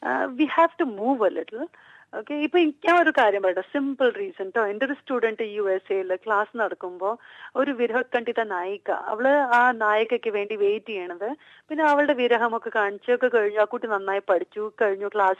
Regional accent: Kerala, India; ഞാനൊരു മലയാളിയായിട്ട് നമ്മളുടെ നാടൻ കലേനെ നമ്മൾ എൻകറേജ് ചെയ്തില്ലെങ്കിൽ പിന്നെ ആര് ചെയ്യും.

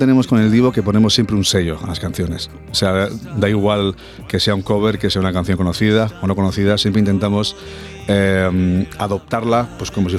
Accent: China; Sí, yo soy chino.

